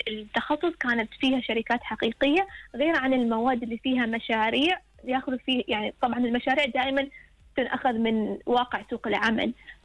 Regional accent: Oman; بس نحن كطلبة عمانيين كنا نحاول إنه دائما نجتمع

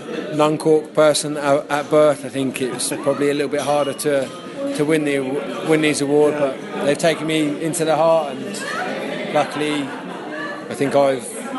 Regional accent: England, United Kingdom; now in Ireland; Like I say, as soon as I came over from England to Ireland

